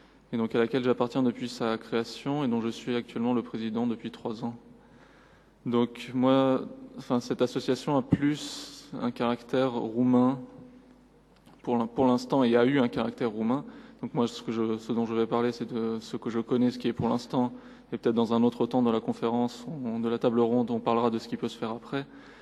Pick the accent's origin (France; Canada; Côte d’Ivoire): France; born there; donc je suis d'origine roumaine, mais je suis né en France et j'appartiens à la paroisse de Limours, qui est la paroisse de la métropole orthodoxe roumaine.